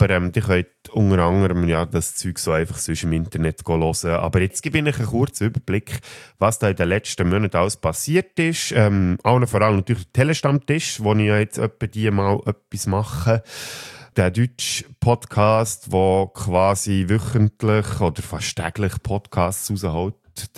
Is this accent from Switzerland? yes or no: yes; Switzerland; das Zitat aus dem Film Nickel Boys, wo ja anfangs des Jahres bei uns in der Schweiz rauskam.